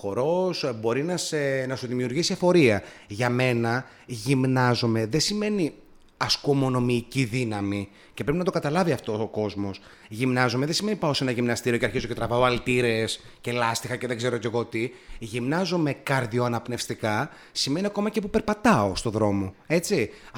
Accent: Nikaia, Attica, Greece; Γεννήθηκα στη Νίκαια. Και μεγάλωσα συγκεκριμένα στα νεόκτιστα Σποπύργου.

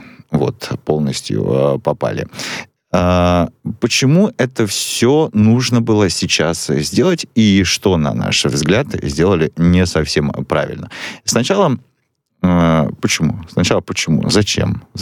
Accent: Far North, Russia; Я ведь сам из Крайнего Севера, поэтому мне интересно.

